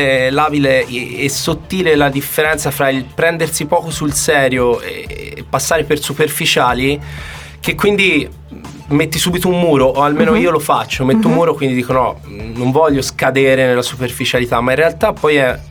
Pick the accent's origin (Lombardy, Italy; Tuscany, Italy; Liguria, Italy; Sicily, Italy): Tuscany, Italy; Pistoia; Io sono di Pistoia.